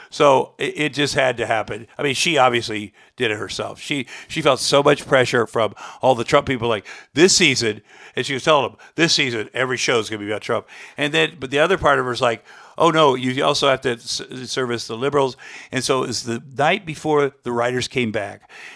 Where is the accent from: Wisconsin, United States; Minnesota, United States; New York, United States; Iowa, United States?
Iowa, United States; you know, as a kid, I grew up in Iowa.